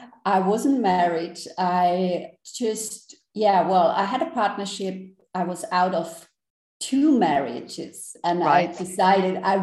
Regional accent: Germany; English is a second language; moved away as an adult; now in Spain; And originally, I'm from Germany, raised and born there, but now living in Spain.

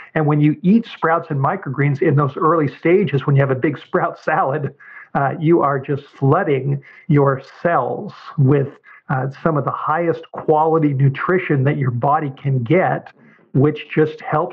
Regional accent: Hollywood Hills, California, United States; I grew up in the Hollywood Hills in Southern California. I'm 61 years old, and I grew up in a Jewish home that was very secular.

